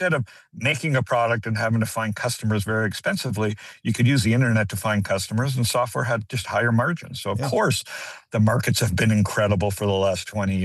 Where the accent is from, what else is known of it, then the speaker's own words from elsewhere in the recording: Toronto, Ontario, Canada; growing up in Canada, in Toronto, and, you know, I was born in 65. So by the time I was like 12 in 1977